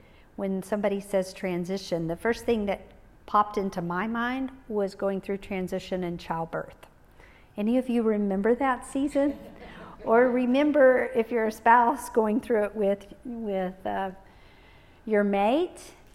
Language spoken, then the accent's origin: English; Kerrville, Texas, United States; So, and I'm an ordinary girl. I grew up here in Kerrville.